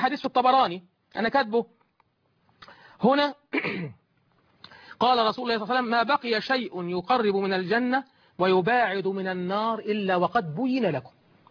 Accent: Suez, Suez Governorate, Egypt; كان يهمني الامر، ان انا من السويس وكان يهمني هذا الامر

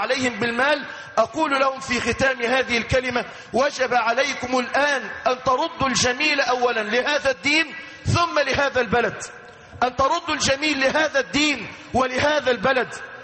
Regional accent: Mansoura, Dakahlia, Egypt; الموجودون هنا في بلدتنا الحبيبة المنصورة

